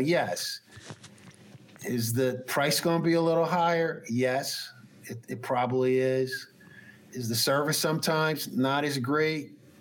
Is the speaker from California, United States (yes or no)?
no; Wilmington, Delaware, United States; I used to live in the North, lived in Wilmington, Delaware. I grew up in Wilmington, Delaware.